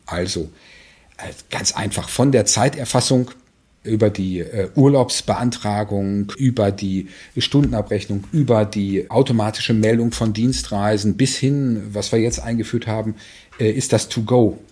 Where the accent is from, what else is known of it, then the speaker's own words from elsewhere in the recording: North Rhine-Westphalia, Germany; Und so als Westfale, wenn ich das sagen kann, ist man natürlich von Natur aus ein bisschen stur und dickköpfig.